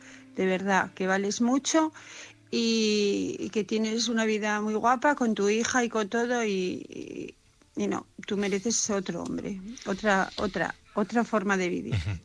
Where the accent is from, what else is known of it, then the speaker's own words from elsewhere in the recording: Asturias, Spain; de Asturias.